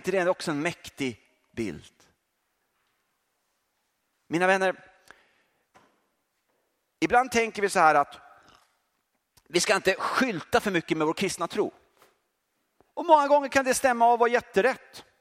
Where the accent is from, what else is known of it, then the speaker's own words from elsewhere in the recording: Sweden; Och jag är ju svensk och jag är kristen